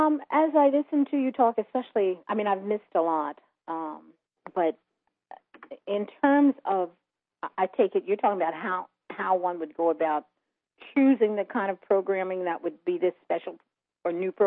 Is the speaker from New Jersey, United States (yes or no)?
yes; New Jersey, United States; I'm originally from New Jersey.